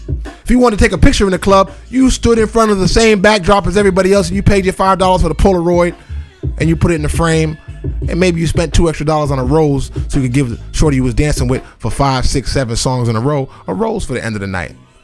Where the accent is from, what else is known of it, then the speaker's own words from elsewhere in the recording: Boston, Massachusetts, United States; I am from the era of the 90s. That's when I came of age. I'm from Boston.